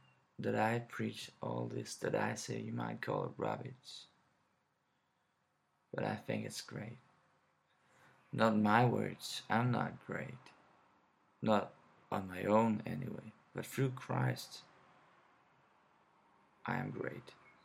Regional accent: Denmark; first language Danish; English is a second language; It's not my primary language. I'm from Denmark, where we talk Danish, or as it's said in Danish, Dansk.

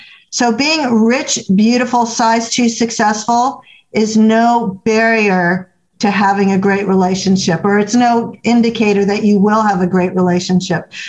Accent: Florida, United States; Now, I grew up in South Florida where the official language is Spanglish, and words are really important to me.

